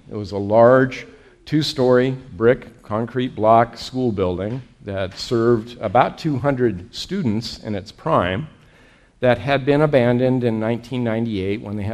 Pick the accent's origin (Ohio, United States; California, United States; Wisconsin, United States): California, United States; I'm also a country boy, even though I came from California. I came from Northern California, in the mountains of Northern California, nonetheless.